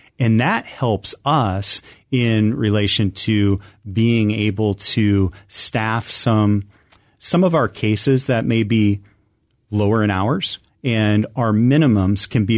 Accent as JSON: {"language": "English", "region": "Iowa", "country": "United States", "tie": "born or raised there", "said": "I'm an only child. I grew up in Iowa. My parents still live in Iowa."}